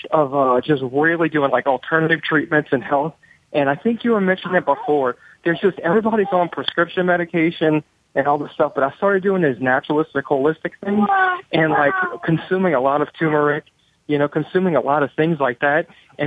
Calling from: Arkansas, United States; from Arkansas.

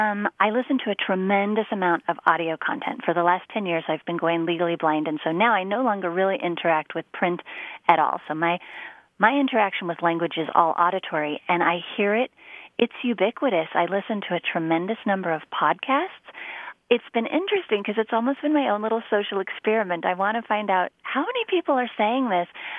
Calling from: Denver, Colorado, United States; I'm calling from Denver, Colorado.

